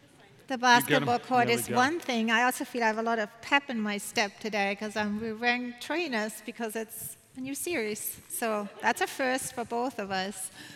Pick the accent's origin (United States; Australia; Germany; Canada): Germany; I was born and raised in Germany.